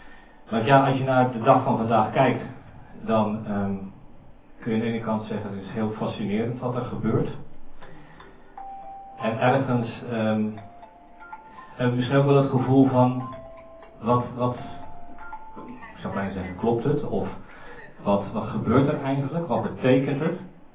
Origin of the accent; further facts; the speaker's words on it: Bodegraven, South Holland, Netherlands; Ik kom uit Bodegraven. Ik woon daar samen met mijn vrouw.